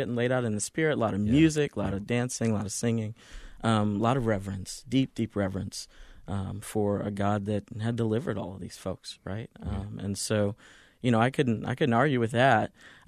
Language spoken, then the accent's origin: English; the South, United States; I was always deeply aware that we were a black family growing up in the South.